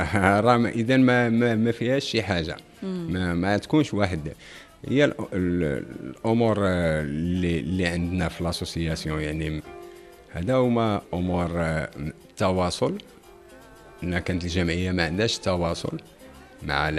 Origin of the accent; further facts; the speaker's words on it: Morocco; حنا بالنسبه لنا كمغاربه